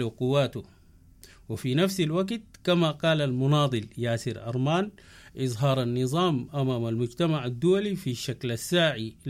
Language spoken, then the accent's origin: Arabic; Sudan; إحنا كلنا سودانيين